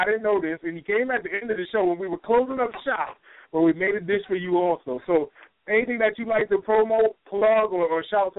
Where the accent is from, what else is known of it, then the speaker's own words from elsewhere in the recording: Connecticut, United States; I'm from Connecticut, but I'm a Minnesota Twins fan